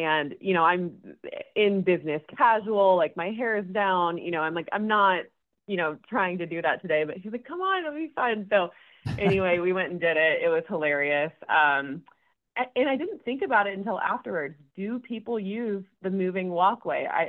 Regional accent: Kansas City, Missouri, United States; Yeah, so I grew up in Kansas City, Missouri. I have two amazing parents, two siblings, so there are three of us total

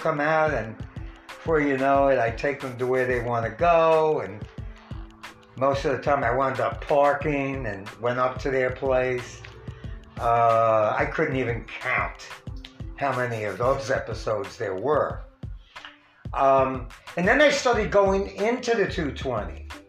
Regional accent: New York City, New York, United States; I was born and raised in Hell's Kitchen, so I knew most of New York, especially Manhattan.

